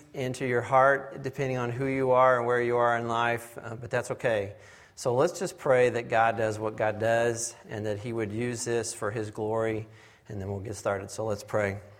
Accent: Indianapolis, Indiana, United States; For those of you who don't know … I'm from Indianapolis.

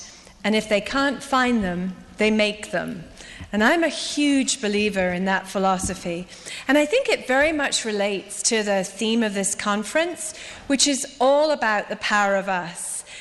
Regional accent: Scotland, United Kingdom; also born or lived in London / Ireland; I was born in London, I was brought up in Scotland and Ireland, my father is an actor, and my mother was a literary agent

